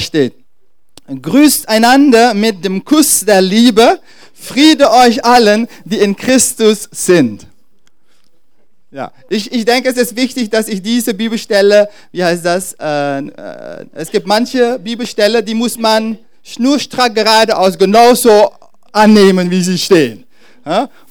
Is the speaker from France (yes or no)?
no; Netherlands; German is a second language; wir kommen aus Holland und in die Niederlande küsst man einander, wenn man einander begrüßt.